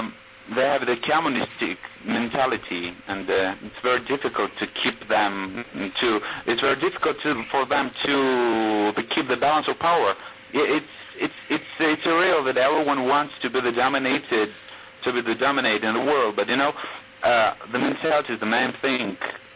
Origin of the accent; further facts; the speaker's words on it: Georgia; English is a second language; Myself, I'm not an American. Well, I'm a Georgian